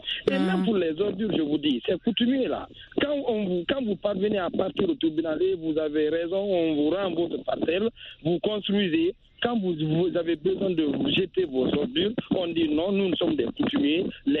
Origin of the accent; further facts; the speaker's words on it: Fouta Djallon, Guinea; nous sommes originaires de Fouta.